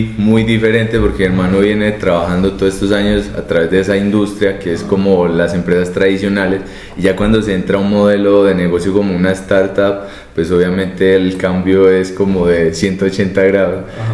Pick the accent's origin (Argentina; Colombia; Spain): Colombia; Cartago, Valle del Cauca; Empezamos principalmente en Pereira, donde nosotros somos, realmente somos de Cartago, cerca de Pereira